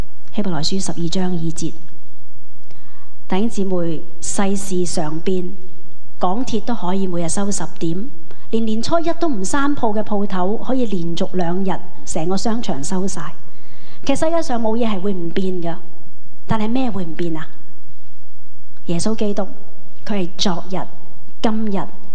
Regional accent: Hong Kong; 这四个月作为香港人真的很难过

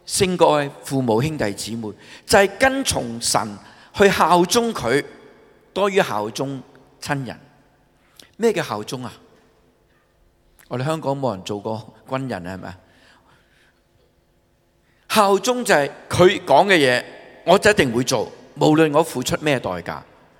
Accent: China; 我哋中国人信耶稣

